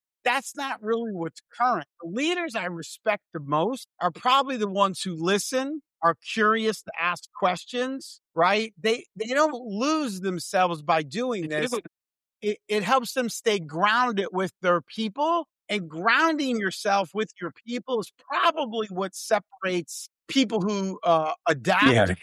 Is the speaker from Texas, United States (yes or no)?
yes; San Antonio, Texas, United States; I'm from San Antonio.